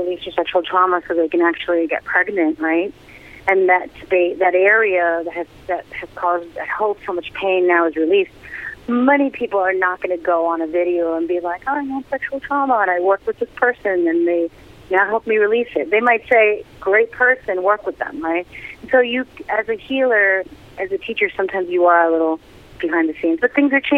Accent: Queens, New York, United States; I am such a New Yorker. I grew up in Queens

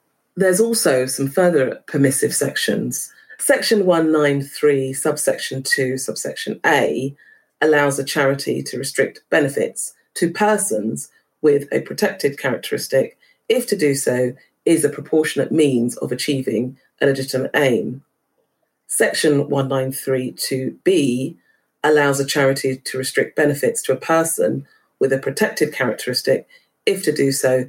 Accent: London, United Kingdom; but also because I grew up in Hackney.

